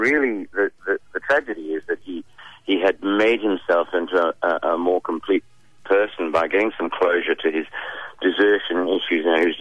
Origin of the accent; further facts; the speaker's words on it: England, United Kingdom; now in Australia; Well, being a Pom originally, you see, I think they see it as an Australian production with a British...